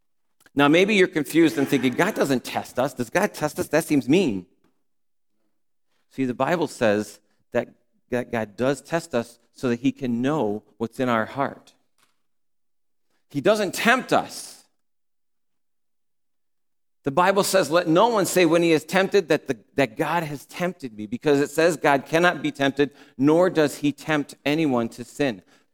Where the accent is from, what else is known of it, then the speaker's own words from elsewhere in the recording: New York, United States; I'm a New Yorker, by the way. We're born to honk the horn a long time, really quickly.